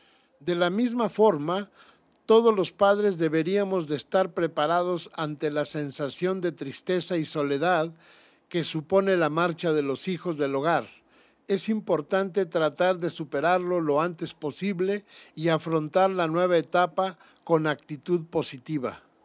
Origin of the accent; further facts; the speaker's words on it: Mexico; Nuestra formación de machos mexicanos no nos permite mostrarnos tan sensibles